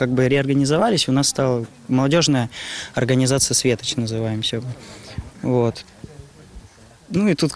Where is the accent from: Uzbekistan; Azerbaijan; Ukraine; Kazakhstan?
Ukraine; now in Russia; Я вообще сам с Украины приехал. Я здесь год, как в России.